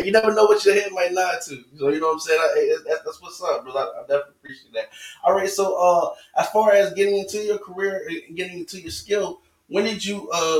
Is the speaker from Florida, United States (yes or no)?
yes; Florida, United States; now in Texas, United States; I'm originally from Florida. I know I stay in Texas.